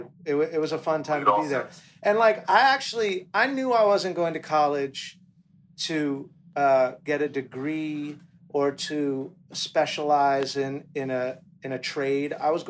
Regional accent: Kihei, Hawaii, United States; yeah, I grew up in Kihei mostly. I went to Kihei school.

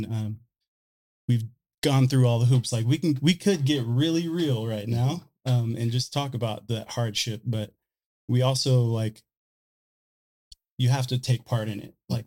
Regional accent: Austin, Texas, United States; Like, I'm from Austin, Texas. I can't imagine like buying a building in Texas

